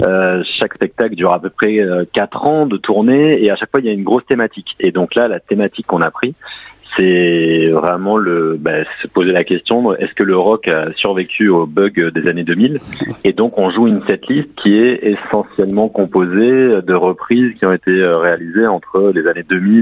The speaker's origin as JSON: {"language": "French", "town": "Bordeaux", "region": "Nouvelle-Aquitaine", "country": "France", "said": "on avait l'habitude de jouer dans la rue, dans la ville d'où l'on vient, de Bordeaux"}